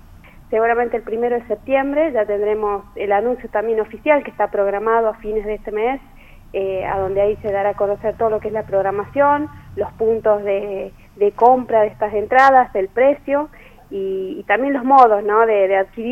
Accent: La Rioja, Argentina; Y como riojana y como también gestora cultural

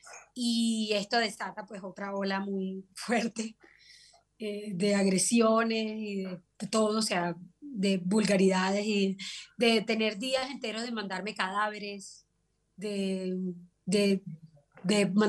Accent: Colombia; ese es mi deseo como colombiana, ese es mi deseo como músico

